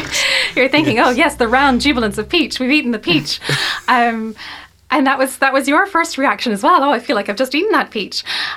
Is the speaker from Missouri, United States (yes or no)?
no; South Carolina, United States; So I was brought up in South Carolina, and I went to university in Oklahoma